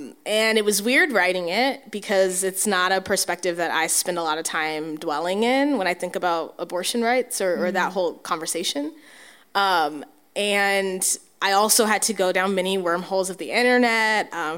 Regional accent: Oceanside, United States; I think the geography of it is, so I grew up in Oceanside, so did she, both went to Michigan

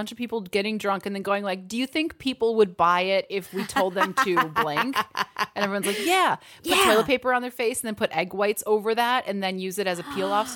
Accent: Wisconsin, United States; And you know I would take the butter water because I'm from Wisconsin.

